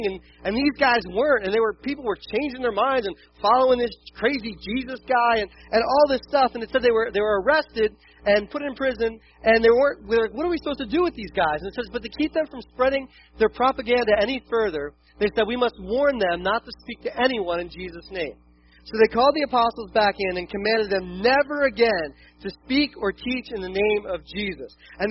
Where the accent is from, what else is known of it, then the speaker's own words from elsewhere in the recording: Delaware, United States; I'm a city boy, and I grew up in Delaware, and that's where I live, and we were just south of Philly.